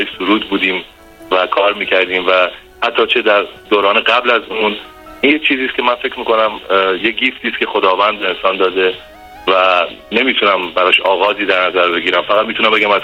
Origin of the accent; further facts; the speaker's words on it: Tehran, Tehran Province, Iran; از تهران به دنیا آمدم، متولد 1355 در تهران هستم، بچه امیریه تهران هستم و اصالتا آذری هستم.